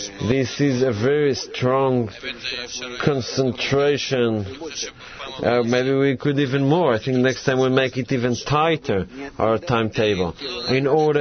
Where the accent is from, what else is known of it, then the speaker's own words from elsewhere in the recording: Moscow, Russia; from Moscow.